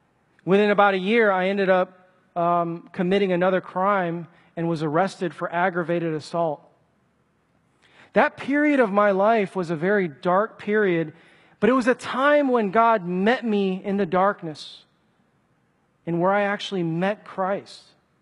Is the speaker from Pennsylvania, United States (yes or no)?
no; Chicago, Illinois, United States; I grew up in Chicago in the 90s when gang violence was on the rise.